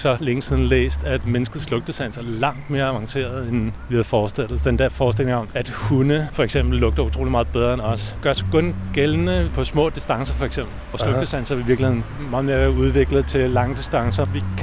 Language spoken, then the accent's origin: Danish; Copenhagen, Capital Region of Denmark, Denmark; Nu er jeg født og opvokset i København.